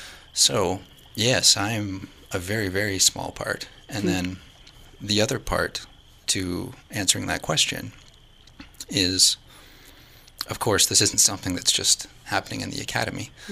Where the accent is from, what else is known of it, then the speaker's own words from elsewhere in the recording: Ontario, Canada; I am from Northern Ontario. I'm from Kuchiching First Nation, but I didn't grow up there.